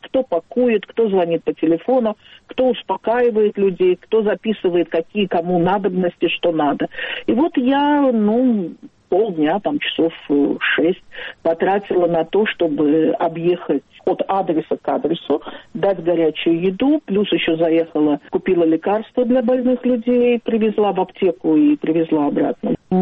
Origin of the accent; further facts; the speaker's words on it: Baku, Azerbaijan; now in Ashkelon, Israel; Я из Баку, да, я из Баку.